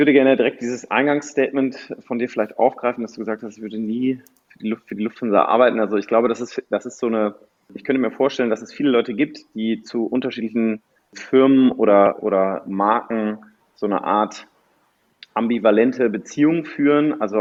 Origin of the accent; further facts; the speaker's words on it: Göttingen, Lower Saxony, Germany; born there; also born or lived in Switzerland / United States / Austria; Also ich bin geboren in Göttingen, aber bin in verschiedenen Ländern und Städten aufgewachsen, in Deutschland, der Schweiz, den USA und habe dann in Österreich studiert und dann bin ich nach Deutschland gekommen, wieder zum Arbeiten.